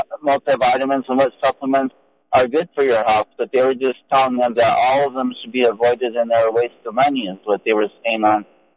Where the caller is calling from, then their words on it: Wheat Ridge, Colorado, United States; I'm calling from Meat Ridge, Colorado